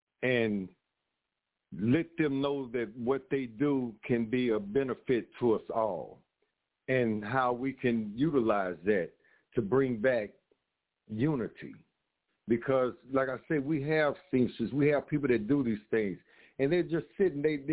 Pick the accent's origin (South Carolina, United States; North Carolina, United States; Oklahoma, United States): Oklahoma, United States; Because like I say, when I grew up in Oklahoma, we had stores, but our prices were for our people.